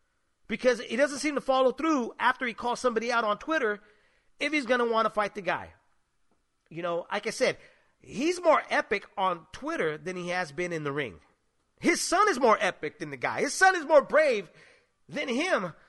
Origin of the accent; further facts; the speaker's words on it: California, United States; I'm from the Bay Area, first off, okay?